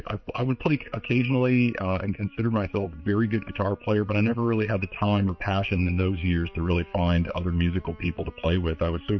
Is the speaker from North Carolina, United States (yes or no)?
no; Forest City, Pennsylvania, United States; also born or lived in Carbondale; I was born in Carbondale, Pennsylvania, a small town northeast of Scranton, Pennsylvania, northeast PA. It's a former coal town, railroad town, and I grew up a little bit outside of that area in a small hamlet called of Richmonddale in Forest City, Pennsylvania.